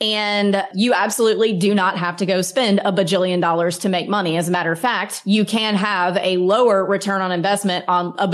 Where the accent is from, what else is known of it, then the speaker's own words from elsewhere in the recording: Mississippi, United States; So I grew up in Mississippi.